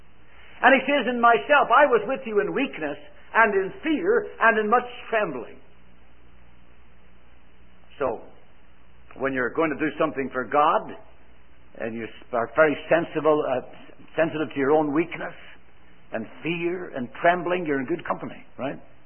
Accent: Ireland; I said, no, I'm not. I'm from Ireland.

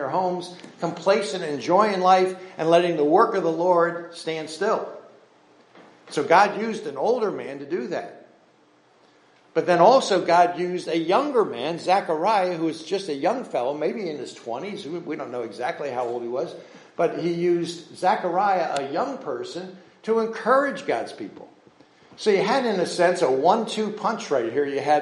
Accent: New Jersey, United States; I'm from the Jersey Shore, right? So we grew up with boats in our family

